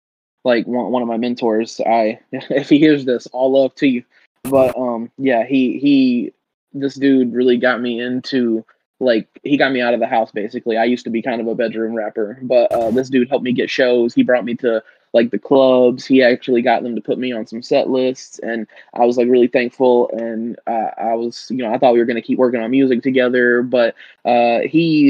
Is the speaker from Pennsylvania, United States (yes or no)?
no; Easley, South Carolina, United States; born there; now in Spartanburg, United States; I live in Spartanburg, South Carolina. Even though I was born in Easley, I say I rep Spartanburg because, like, this is where I live.